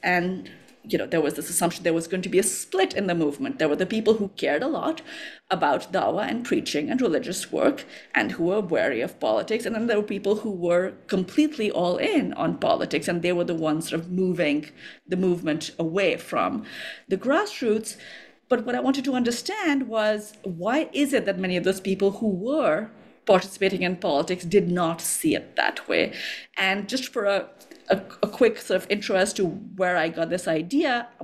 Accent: India; also born or lived in Egypt; And I am from India, but I spent about 5 years in Egypt.

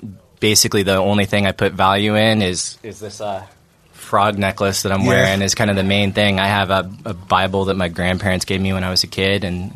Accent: Georgia, United States; now in California, United States; grew up in Georgia.

